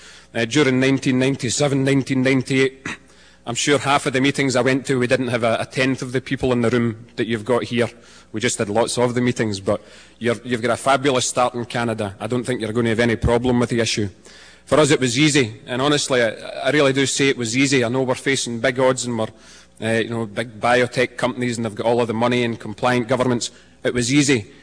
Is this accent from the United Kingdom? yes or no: yes; Scotland, United Kingdom; I'll just repeat that I'm from Scotland.